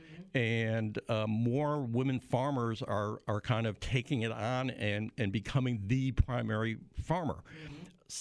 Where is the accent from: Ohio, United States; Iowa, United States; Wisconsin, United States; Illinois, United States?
Illinois, United States; A grain farmer, I'm from Illinois, and it's corn and beans.